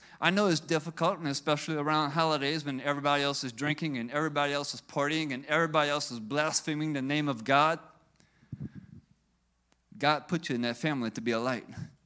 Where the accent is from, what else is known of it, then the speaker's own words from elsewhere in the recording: Chauvin, Louisiana, United States; I'm just a nobody from nowhere. I grew up in Chauvin, Louisiana, down the bayou. I'm nobody from nowhere.